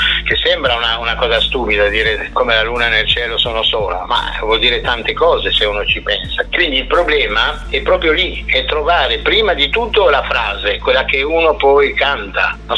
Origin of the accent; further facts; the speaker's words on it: Tunisia; born there; Italian is a second language; io sono nato in Tunisia, una cultura anche francese